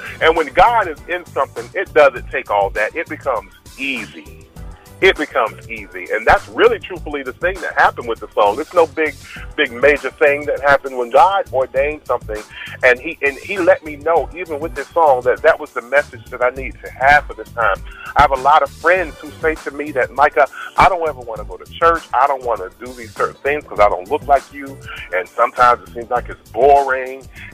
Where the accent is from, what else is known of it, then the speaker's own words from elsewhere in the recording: West Palm Beach, Florida, United States; Right now, I'm from West Palm Beach, Florida.